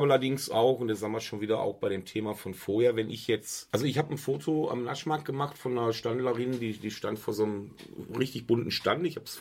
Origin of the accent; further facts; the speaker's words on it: Essen, North Rhine-Westphalia, Germany; Ich komme aus Essen.